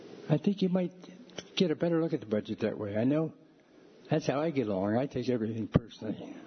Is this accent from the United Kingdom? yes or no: no; Philadelphia, Pennsylvania, United States; moved away as an adult; now in Lansing, United States; I grew up in the Philadelphia area in 1954.